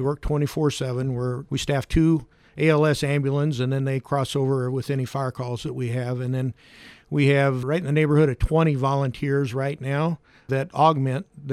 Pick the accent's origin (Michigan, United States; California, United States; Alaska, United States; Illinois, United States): Illinois, United States; Carlinville; No, I come from Carlinville. As a matter of fact, I'm still living in Carlinville looking to relocate at this time.